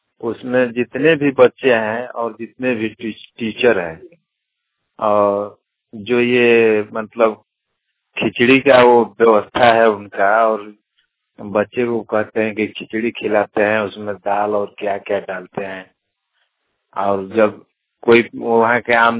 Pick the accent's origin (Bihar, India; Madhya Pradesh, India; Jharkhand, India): Jharkhand, India; Bajitpur; ग्राम बाजितपुर में हरमा प्रखंड गोड्डा जिला के रहने वाला हूँ।